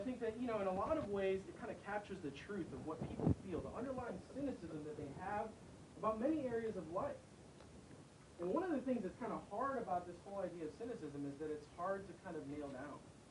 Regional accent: Chicago, Illinois, United States; I remember growing up in Chicago, my first experience with The Onion was picking up this newspaper on the subway.

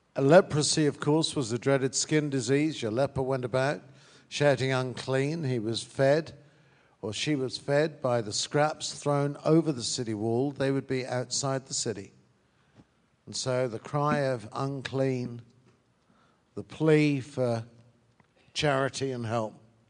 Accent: United Kingdom; Now, I'm British, I appreciate that.

